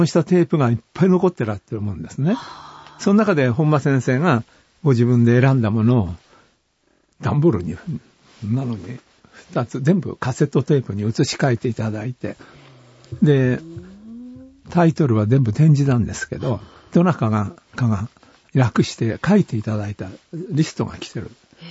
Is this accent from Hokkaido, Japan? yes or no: yes; Hokkaido, Japan; born there; まあ同じ北海道生まれの大先輩ですから